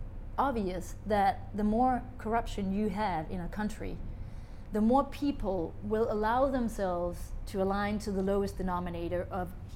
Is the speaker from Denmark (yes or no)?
yes; Denmark; now in France; people probably believe me because I come from Denmark.